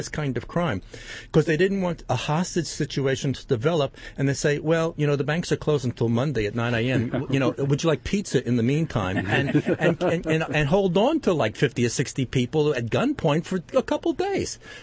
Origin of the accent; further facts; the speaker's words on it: New York, United States; moved away as an adult; now in Pacific Northwest, United States; I grew up in New York on Long Island, and I moved in 1990 to the Northwest.